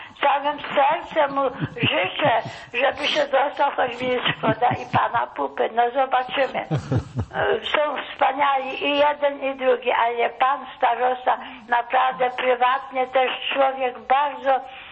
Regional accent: Subcarpathian Voivodeship, Poland; Jestem dumna, że pochodzę z Podkarpacia.

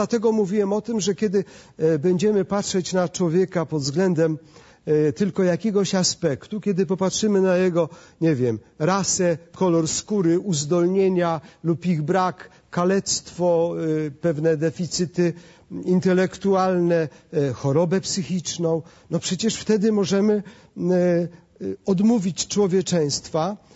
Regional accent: Pomeranian Voivodeship, Poland; bo ja jestem z Kaszub, z powiatu wejherowskiego.

